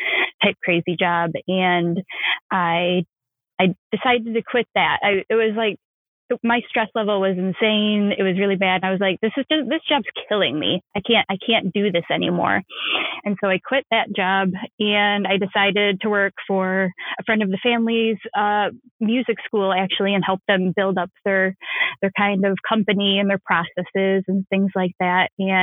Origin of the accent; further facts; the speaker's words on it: Saginaw, Michigan, United States; I am born, raised, still live in Michigan. I grew up in Saginaw, which is just like 2 hours from where I live now in the Detroit suburbs. And I've been here my whole, you know, my whole life.